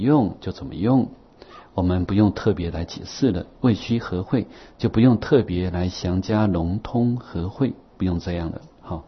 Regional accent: Taiwan; 我们台湾人去泰国学的，回来，我跟着他走过台湾

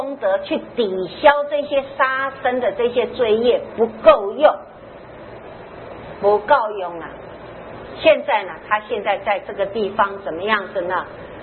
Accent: China; 我们中国人很奇怪，人死了要请客吃饭的

